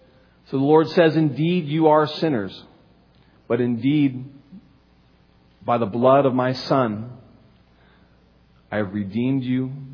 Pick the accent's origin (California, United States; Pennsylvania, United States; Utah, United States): California, United States; also born or lived in Honduras; I mean, I'm originally from California and I'm spent the last 6 years of my life in Honduras